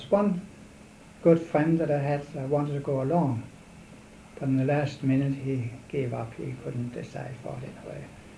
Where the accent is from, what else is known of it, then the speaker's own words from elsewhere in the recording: Hostrup, Southern Denmark, Denmark; English is a second language; moved away; And I couldn't speak a word of English. But I came in, I told my mother that I'd like to say goodbye at home. You can walk down with me to the station, but I don't want to see you in Copenhagen standing at the pier.